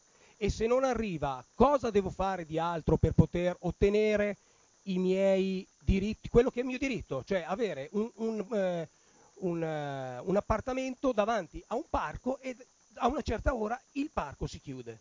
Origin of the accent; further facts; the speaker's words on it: Milan, Lombardy, Italy; io sono sempre vissuto a Quartogiaro, non è che sono nato a Quartogiaro e vivo a Quartogiaro.